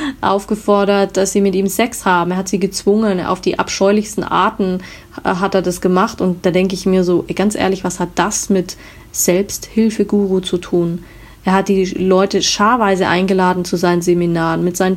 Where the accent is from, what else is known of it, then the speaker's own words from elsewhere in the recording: Munich, Bavaria, Germany; ich komme aus München.